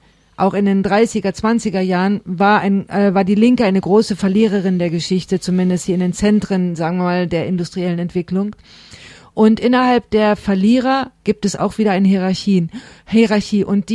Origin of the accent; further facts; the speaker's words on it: Germany; das ist meine Meinung als Deutsche, dass es so ist